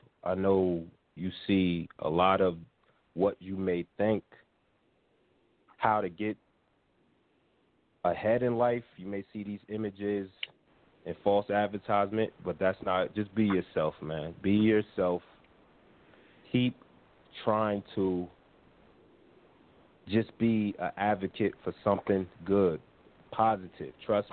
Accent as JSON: {"language": "English", "town": "Newark", "region": "New Jersey", "country": "United States", "said": "I'm from Newark, New Jersey."}